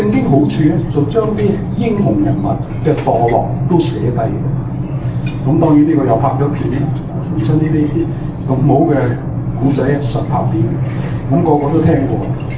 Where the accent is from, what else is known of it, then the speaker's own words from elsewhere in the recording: China; 所以我哋中国人咧好客气嘅，本人都系好客气嘅